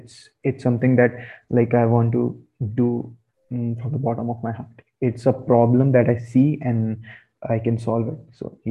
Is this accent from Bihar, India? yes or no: no; Uttarakhand, India; I am from Uttarakhand, it's the northern part. It's a northern state in India that has been suffering from floods since past many years